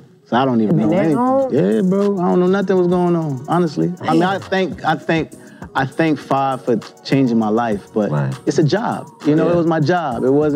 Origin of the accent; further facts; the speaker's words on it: New Jersey, United States; Until, you know, I'm from Jersey. So the Apollo Theater is big in New York for us, you know what I mean?